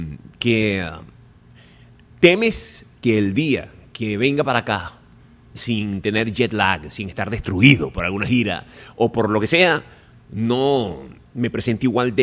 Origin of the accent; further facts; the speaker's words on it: Miami, Florida, United States; Yo soy de Miami.